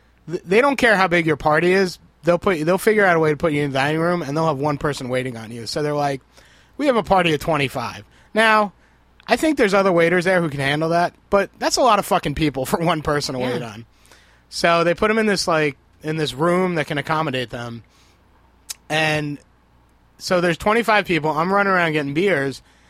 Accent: New Jersey, United States; born there; was born in Jersey.

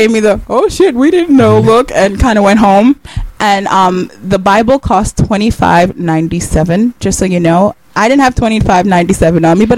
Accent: Jamaica, New York, United States; I grew up in Jamaica, but I didn't know it was dangerous until

